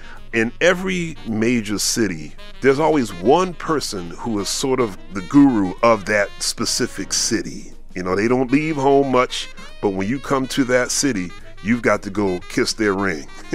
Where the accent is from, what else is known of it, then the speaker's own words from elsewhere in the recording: Philadelphia, Pennsylvania, United States; We were both born and raised in Philadelphia, and when I was coming up in high school, Wallace was one of the premier trumpeters in jazz